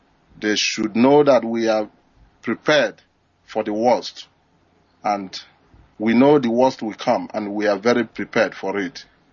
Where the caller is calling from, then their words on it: China; I'm calling from China.